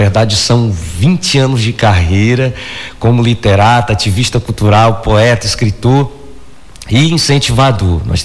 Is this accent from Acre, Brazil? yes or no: yes; Rio Branco, Acre, Brazil; sai da periferia de Rio Branco, né, no caso eu sou da Baixada, um lugar que já foi extremamente violento